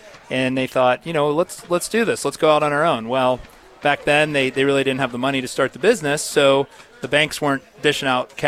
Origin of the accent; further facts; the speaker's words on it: Upper St. Clair, Pennsylvania, United States; I grew up here in the South Hills. I went to high school right over there at Upper St. Clair. I live there. I work there.